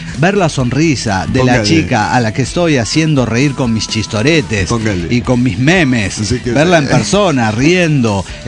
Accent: Arriaga, Chiapas, Mexico; Cuando era niña y vivía en Arriaga, en mi casota, con patio enorme

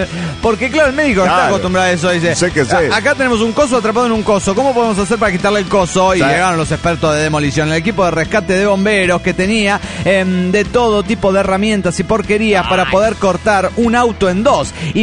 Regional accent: Madrid, Community of Madrid, Spain; de Madrid.

